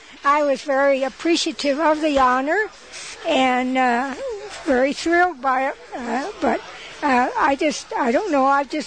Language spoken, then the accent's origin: English; Midwest, United States; now in Santa Fe, United States; I'm still a Midwesterner at heart, I suppose. You never get away from that.